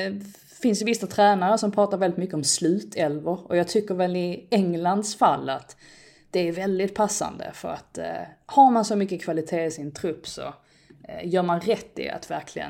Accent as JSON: {"language": "Swedish", "country": "Sweden", "said": "jag är ju svensk, jag är inte ens engelsk i grund och botten."}